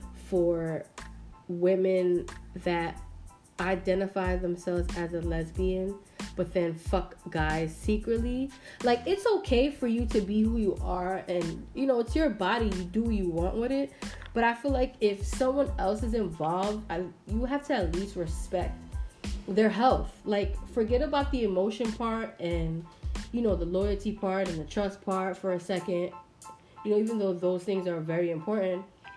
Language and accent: English; New York City, New York, United States; I'm from the Bronx and Washington Heights. Like, I'm hood. You heard me? Like, I'm straight New York sometimes